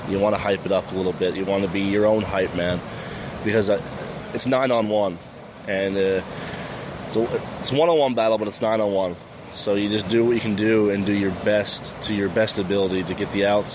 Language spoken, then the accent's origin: English; Canada; Growing up watching these guys, like going to Toronto, going to games